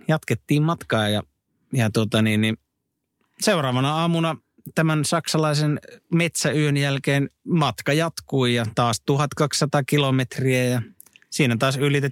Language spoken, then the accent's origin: Finnish; Sweden; born there; toi Ruotsi, sehän on mun synnyinmaani